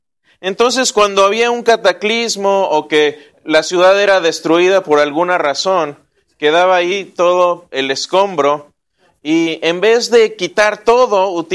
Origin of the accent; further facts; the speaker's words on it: Querétaro, Mexico; donde yo crecí, en Querétaro, crecí en un lugar que era una colina, y se veía un pueblo de enfrente